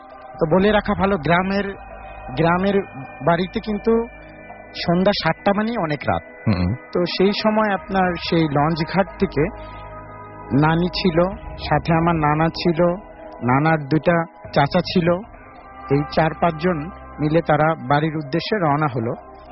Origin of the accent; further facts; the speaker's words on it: Mirpur, Dhaka Division, Bangladesh; Paschim শাহরপাড়া, Mirpur.